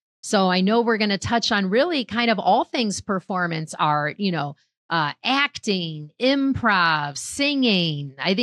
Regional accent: Ohio, United States; I'm from Ohio, so.

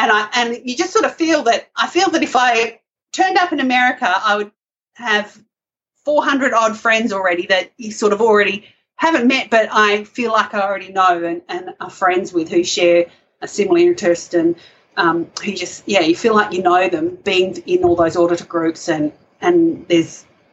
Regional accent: Australia; They all like our accent, but I don't know what my accent is.

